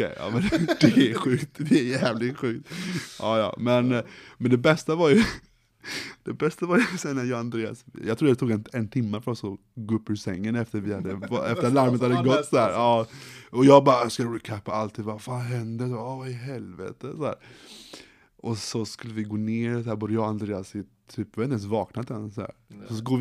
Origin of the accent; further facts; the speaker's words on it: Gothenburg, Västra Götaland County, Sweden; vi är från Göteborg.